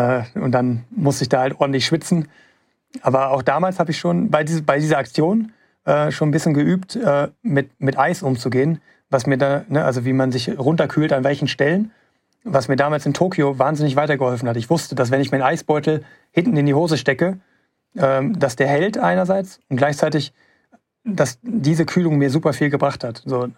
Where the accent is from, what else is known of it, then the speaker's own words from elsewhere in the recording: Gelsenkirchen, North Rhine-Westphalia, Germany; direkt in meiner Heimatstadt da in Gelsenkirchen, diesen Weltrekord zu laufen